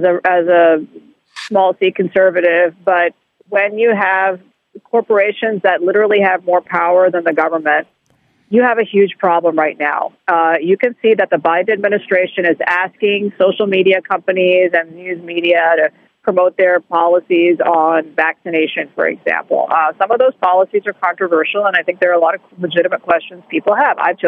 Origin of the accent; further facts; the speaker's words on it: San Francisco, California, United States; My hometown of San Francisco is where Twitter has been based.